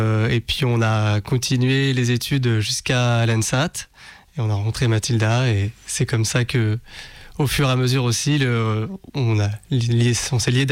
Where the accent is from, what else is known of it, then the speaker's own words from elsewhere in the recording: Nantes, Pays de la Loire, France; Je viens de Nantes, enfin, je suis originaire de la région nantaise